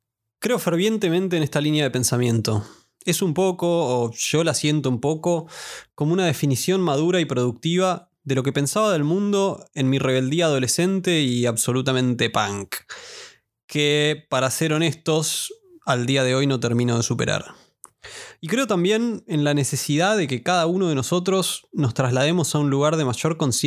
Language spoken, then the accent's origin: Spanish; Argentina; siendo yo argentino, pareciera ser lo más razonable